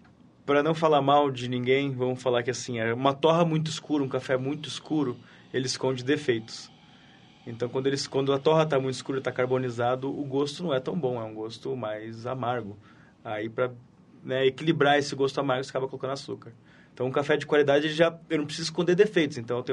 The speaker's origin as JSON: {"language": "Portuguese", "town": "Londrina", "region": "Paraná", "country": "Brazil", "tie": "born there", "said": "eu sou nascido em Londrina, tem todo um... a cidade do café, né?"}